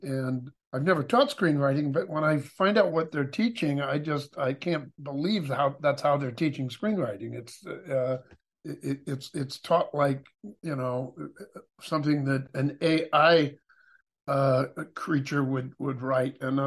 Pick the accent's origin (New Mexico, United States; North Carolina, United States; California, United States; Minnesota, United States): California, United States; Whittier; Well, I sort of all over Southern California. I was born in Whittier when it was orange groves and oil wells.